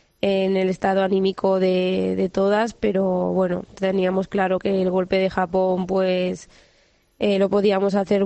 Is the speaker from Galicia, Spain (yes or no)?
yes; Galicia, Spain; muy gallega.